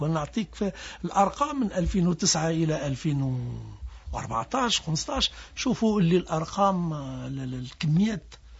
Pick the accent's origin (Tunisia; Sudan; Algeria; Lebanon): Algeria; المعضلة الكبيرة عندنا في الجزائر هو إنتاج العلف قط.